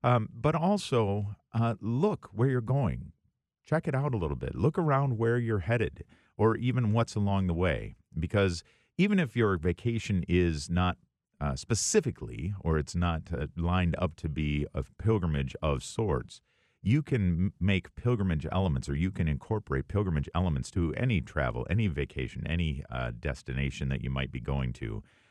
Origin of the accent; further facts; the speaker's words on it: Wisconsin, United States; when I was a boy growing up in Wisconsin